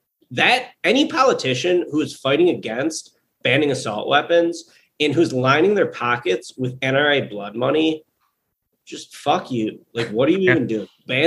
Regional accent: Orland Park, Illinois, United States; I grew up in Orland Park. It could happen in Orland Park.

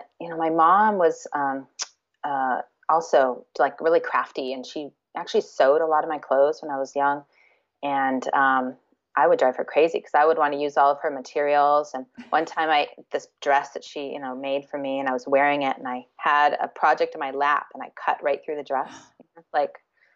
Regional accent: California, United States; I grew up in Southern California.

